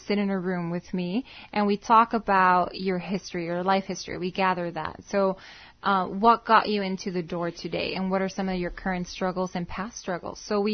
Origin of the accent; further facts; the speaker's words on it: Mexicali, Baja California, Mexico; now in El Centro, United States; I was born here in El Centro. I was raised in Mexicali, and I started my professional career here in the Valley. Been here ever since.